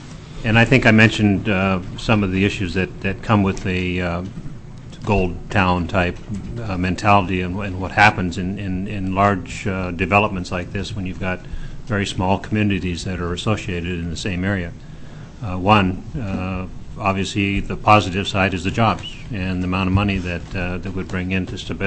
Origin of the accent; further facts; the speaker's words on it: Kodiak, Alaska, United States; I grew up in Alaska. I saw the boon and the bust of the king crab industry in my community. Kodiak was at the time was a fairly small community